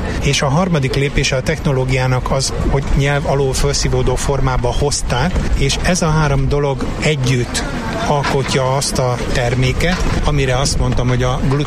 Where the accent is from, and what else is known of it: Szeged, Csongrád-Csanád, Hungary